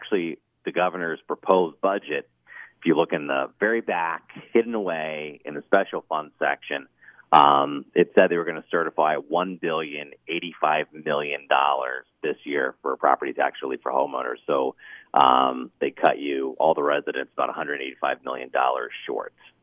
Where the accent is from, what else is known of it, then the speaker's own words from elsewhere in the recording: Pennsylvania, United States; Red Lion School District, I'm from York County. So Red Lion School District actually paid off a school building.